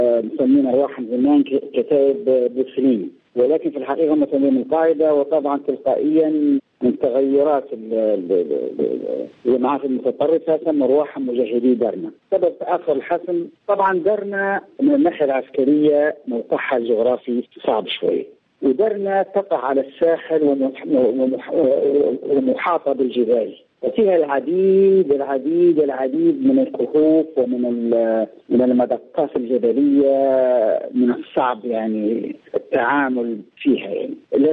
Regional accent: Libya; يعني نحن درنا بلادنا ليبيا، يعني نحن نتجنب أكبر قدر يعني أكبر قدر ممكن من التدمير

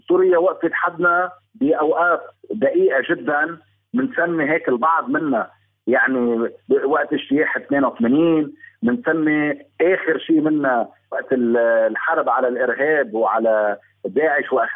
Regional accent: Lebanon; لأنه عندنا في لبنان الزعماء السياسيين كلهم ملتهين بقسم الحكومة

